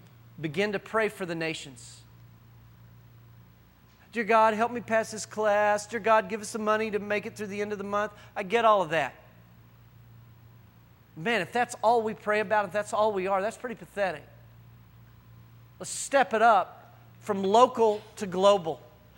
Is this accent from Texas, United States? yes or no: yes; Texas, United States; Guys, I'm as patriotic. As they come. I'm a Texan through and through.